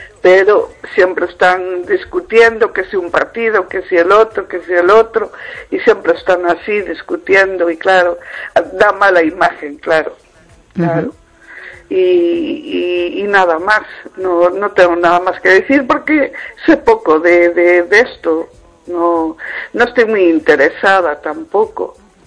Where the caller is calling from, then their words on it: Vigo, Galicia, Spain; De las afueras de Vigo.